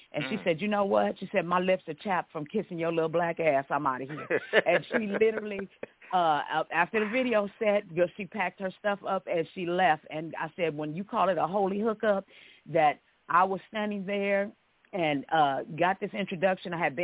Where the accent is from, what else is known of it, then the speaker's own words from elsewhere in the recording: California, United States; but I'm born and raised in Cali.